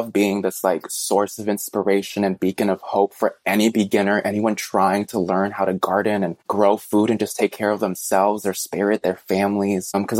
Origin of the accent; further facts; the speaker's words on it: Chicago, Illinois, United States; Really for my own sanity and to like rest my spirit after I grew up in Chicago as well. So after like my entire life in a big city, I was just like ready for a shift.